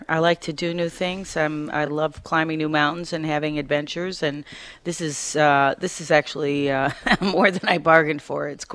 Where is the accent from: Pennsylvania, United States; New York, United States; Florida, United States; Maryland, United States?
New York, United States; Rochester; Well, I grew up in Rochester, New York.